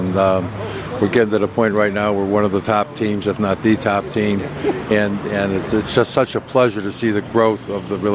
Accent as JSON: {"language": "English", "town": "Chicago", "region": "Illinois", "country": "United States", "said": "And of course, being from Chicago, Bob's from Chicago and I'm from Chicago, and it's a great Chicago connection."}